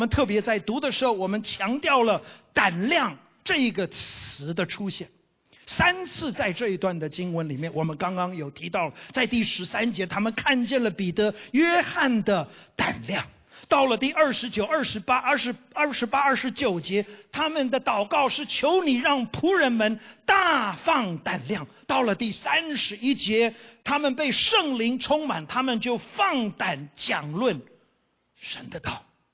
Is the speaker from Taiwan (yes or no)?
yes; Kaohsiung, Taiwan; moved away as an adult; also born or lived in Pingtung / Taipei; now in United States; 我其实是在台湾出生长大的，我的父母亲在台湾有25年的时间，我是在屏东出生，高雄跟台北长，念大学的时候我才回到了美国。